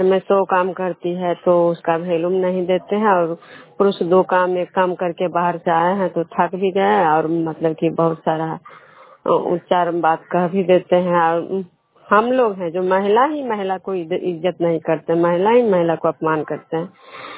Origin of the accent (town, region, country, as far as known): Vishnupur, Bihar, India